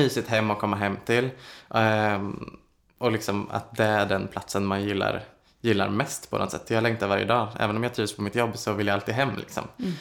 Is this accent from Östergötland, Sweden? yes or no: yes; Linköping, Östergötland, Sweden; now in Gothenburg, Sweden; Men jag växte upp i Linköping. Det är inte så liten stad, men mindre än Göteborg där jag bor nu.